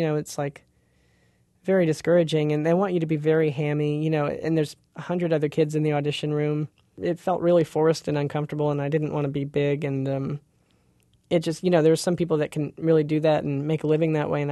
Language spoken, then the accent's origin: English; Brampton, Ontario, Canada; I grew up in Brampton, which is a suburb of Toronto, which is about an hour north of the city, or maybe 40 minutes with no traffic.